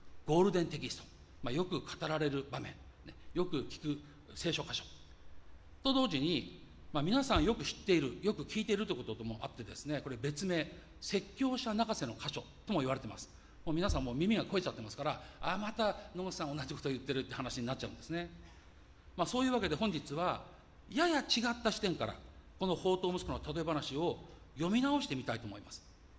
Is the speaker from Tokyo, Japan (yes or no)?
no; Ishioka, Ibaraki, Japan; 茨城の田舎、私の生まれ故郷の石岡あたりから小金を手にして青年は東京お茶の水あたりに出て行ったという感じでしょうか